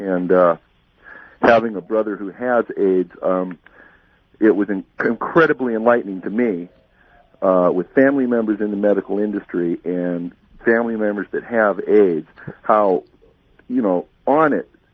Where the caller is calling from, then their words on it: Anaheim, California, United States; I'm calling from Anaheim.